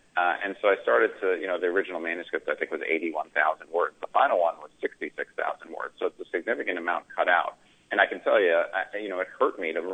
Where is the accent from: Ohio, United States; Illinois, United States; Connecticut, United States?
Connecticut, United States; I grew up in Connecticut, born in New York, but grew up in Connecticut.